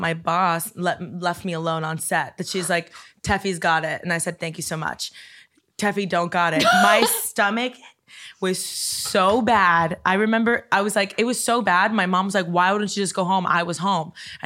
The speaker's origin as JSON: {"language": "English", "town": "Coral Gables", "region": "Florida", "country": "United States", "tie": "born or raised there", "said": "I grew up in Coral Gables, and there's like all these like super old houses that are just beautiful."}